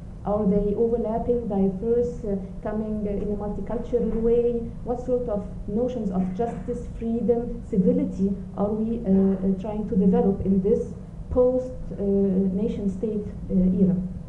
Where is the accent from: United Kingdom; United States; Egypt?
Egypt; and I come from Egypt